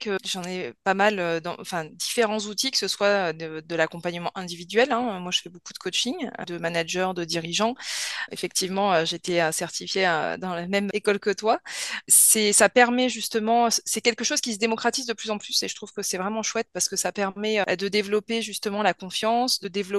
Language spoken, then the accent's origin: French; Southern France, France; moved away as an adult; also born or lived in Paris / Southeast Asia; now in Lyon, France; Je suis à la base originaire du sud de la France. J'ai vécu quelques années à Paris. Je suis partie en Asie du Sud-Est et je suis revenue sur Lyon finalement. Donc voilà, ça fait une dizaine d'années que je suis sur Lyon.